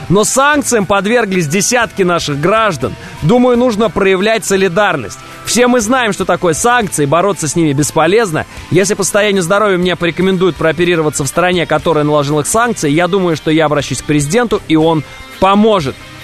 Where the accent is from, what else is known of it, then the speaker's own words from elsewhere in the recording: Ural, Russia; Конечно, я же сам с Урала, во-первых.